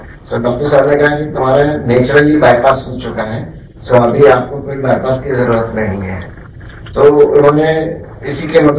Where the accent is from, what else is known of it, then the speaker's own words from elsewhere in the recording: Mumbai, Maharashtra, India; मैं मुंबई का रहने वाला हूँ